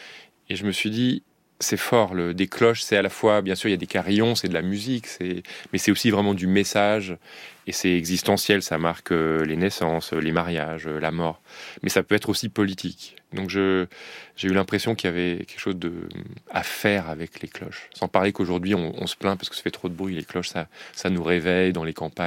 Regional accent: France; Donc, nous, on est français.

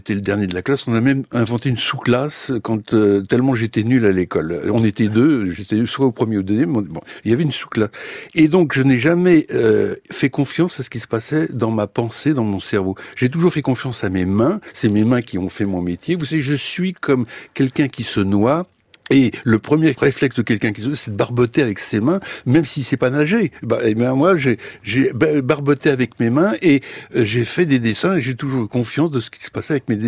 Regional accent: Bourgogne-Franche-Comté, France; moved away as an adult; j'avais connu ça dans mon enfance, en Bourgogne, dans un petit village de 90 habitants.

